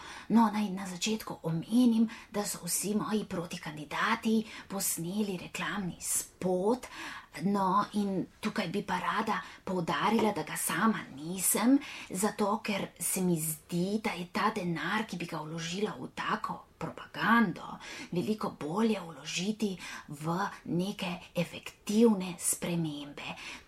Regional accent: Kuria vas, Upper Carniola, Slovenia; sicer izviram, rodila sem se v Kuri vasi pri Pšati, pri Cerkljah na Gorenjskem, v eni hiši, lepi stari, ki imamo jo v družini že dolgo let. No, in tako sem odraščala nekako razpeta med vasjo in med mestom.

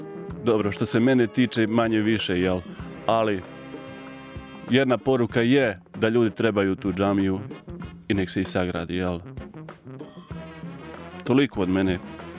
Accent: Bosnia & Herzegovina; now in Ljubljana, Slovenia; ja sam Bosanac koji je došao u ovu zemlju da radi časno i pošteno, jel? I da živim ovdje i normalno.

